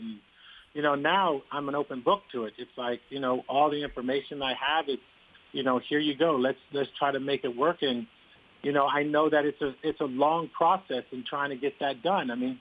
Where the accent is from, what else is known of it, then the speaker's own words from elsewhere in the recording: California, United States; Growing up in the Bay Area, graduating from Sarah High School and being on this, being in your high school's Hall of Fame, and then having the opportunity to come back to the city you grew up in and play and perform